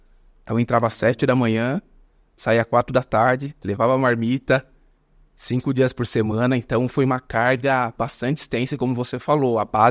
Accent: São Paulo, Brazil; Eu nasci na Zona Norte de São Paulo. Eu nasci num bairro chamado Vila Isolina Mazei. E com 16 anos, nós nos mudamos para o Parque do Chaves, que fica ali bem próximo à divisa com Guarulhos

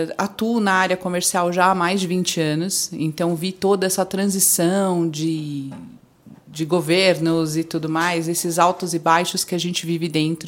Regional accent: São Paulo, Brazil; accent: paulistano; now in Sorocaba, Brazil; Nasci em São Paulo, sou da capital, sou paulistana mesmo, com aquele sotaque orra meu, que ainda perdura, né? Mesmo já morando há 21 anos em Sorocaba e trabalho aqui em Indaiatuba já há 7 anos.

